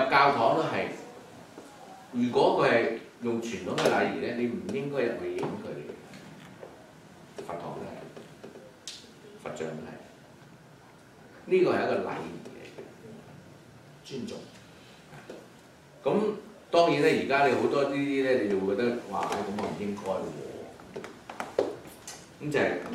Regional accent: Hong Kong; 咁喺而家嚟講，我哋香港人叫做擦鞋。

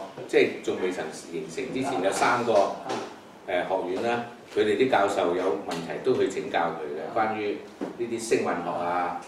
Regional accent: Guangdong, China; accent: Cantonese; 譬如潮州話嘅音、洛陽嘅音、我哋廣府嘅音，音音不同。

